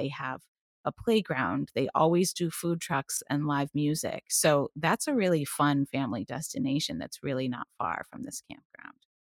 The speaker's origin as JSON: {"language": "English", "region": "Massachusetts", "country": "United States", "tie": "born or raised there", "said": "You know, I'm not even a native New Yorker. I grew up in Massachusetts, but you know, when I moved here, I realized just how much there is to offer"}